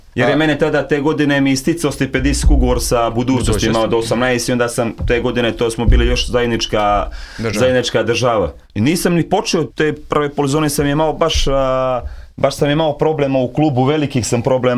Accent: Montenegro; To je tako, stvarno mi Crnogorci volimo Beograd

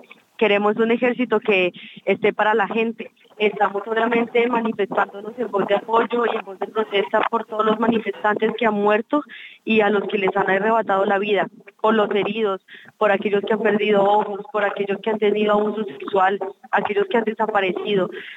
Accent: Colombia; now in Moscow, Russia; no nos representa a nosotros como colombianos. Entonces, creo que no solamente aquí en Moscú

